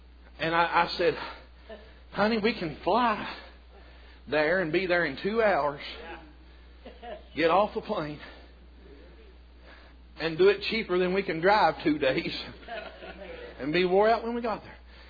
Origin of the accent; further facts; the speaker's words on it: Kentucky, United States; So I'm from Kentucky.